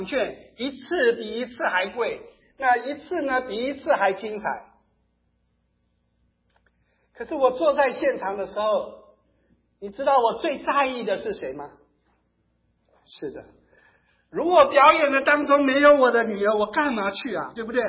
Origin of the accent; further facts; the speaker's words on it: Taiwan; 当我们在台湾长大的时候